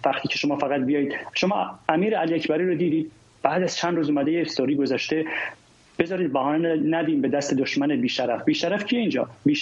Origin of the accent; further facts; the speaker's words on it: Kurdistan, Iran; من اهل کردستانم